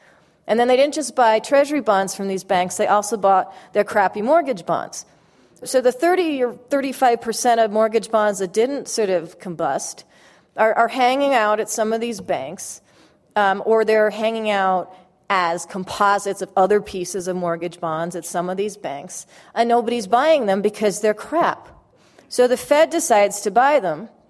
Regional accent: California, United States; I'm from California, I live partly in LA and in a town called Ojai

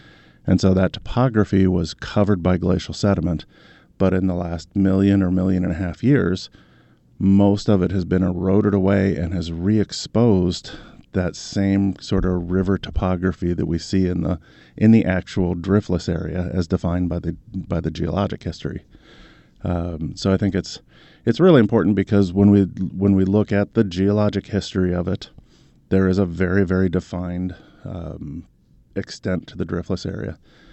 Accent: West Virginia, United States; I was raised in West Virginia, so working in those areas is reminiscent of being back home in a lot of places.

